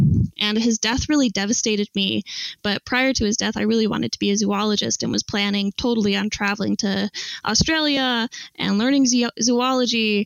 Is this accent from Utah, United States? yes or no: yes; Salt Lake City, Utah, United States; But then on top of that, I grew up in Salt Lake City, Utah.